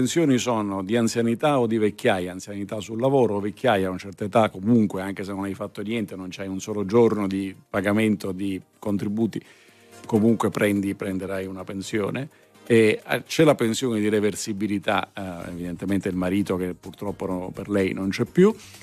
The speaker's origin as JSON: {"language": "Italian", "region": "Sicily", "country": "Italy", "said": "No, perché io sono siciliano, lo so che da quelle parti è molto diffuso."}